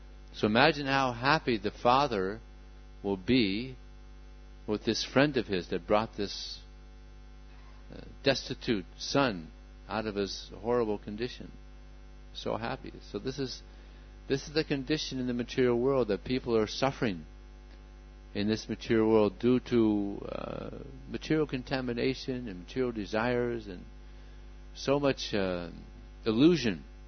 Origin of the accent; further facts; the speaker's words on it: United States; I'm from America, and I didn't know anything about the philosophy of India.